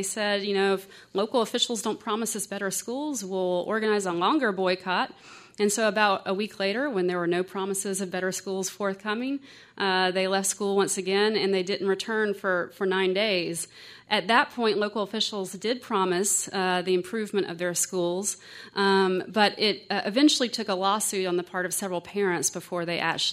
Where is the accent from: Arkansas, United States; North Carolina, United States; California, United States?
North Carolina, United States; Hickory; that in my hometown, I grew up in Hickory, and there you see a new high school wing being added to the 12th-grade black school there as late as 1957.